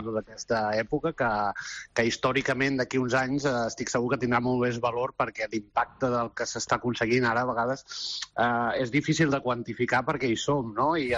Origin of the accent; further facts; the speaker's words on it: Palafrugell, Catalonia, Spain; competint amb l'equip del meu poble, que és el Palafrugell